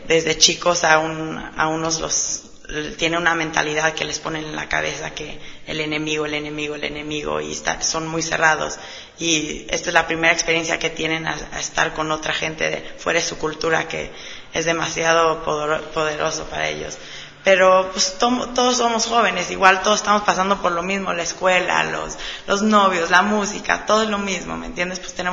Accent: San Diego, California, United States; Vivo en San Diego, yo soy la americana de San Diego, pero mi familia es mexicana de un lado y del lado de mi madre son españoles. Está un poquito de todo.

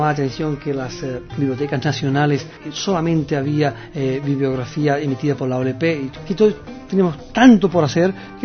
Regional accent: Tangier, Tanger-Tetouan-Al Hoceima, Morocco; al cerrar el colegio judío de Tánger, tuve que pasar a los estudios españoles en mi ciudad natal.

